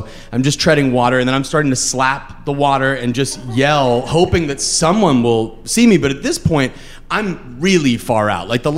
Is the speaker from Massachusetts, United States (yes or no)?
yes; Massachusetts, United States; Hi. So I grew up in Massachusetts. Both my parents from Massachusetts, very Irish Catholic family.